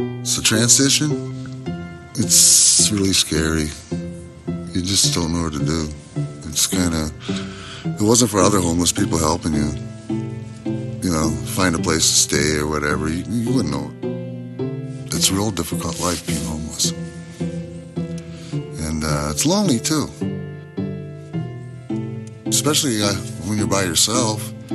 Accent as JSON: {"language": "English", "town": "St. Paul", "region": "Minnesota", "country": "United States", "tie": "born or raised there", "said": "I'm from St. Paul, Minnesota. I was born here, and I'm homeless right now."}